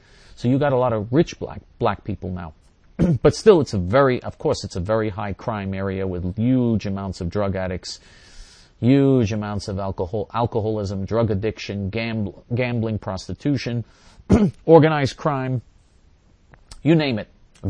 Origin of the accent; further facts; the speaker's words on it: New York, United States; I'm a New Yorker, so I live in New York, unfortunately.